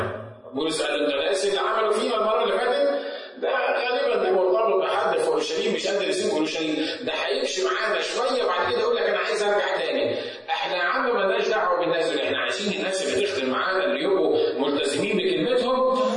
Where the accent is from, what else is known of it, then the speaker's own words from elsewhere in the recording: Egypt; عندنا في مصر، ناخدها في مصر